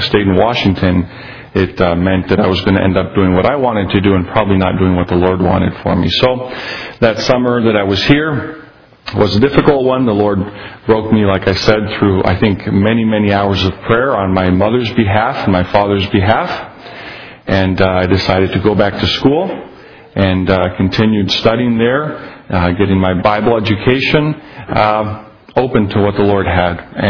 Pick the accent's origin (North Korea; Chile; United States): Chile; I was raised in Chile, born in Chile, raised in Chile. My folks are missionaries there.